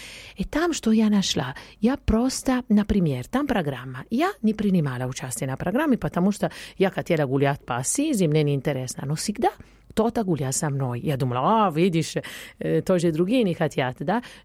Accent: Italy; born there; Russian is a second language; я родилась в Италии, поэтому понятно, само собой, наверное, можно так сказать.

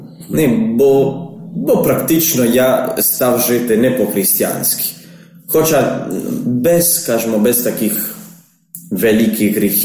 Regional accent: Perugia, Umbria, Italy; Ukrainian is a second language; moved away as an adult; now in Ukraine; я італієць, народився в Італії, в місті Перуджа. І там жив 20 років. Я з багатодітної сім'ї

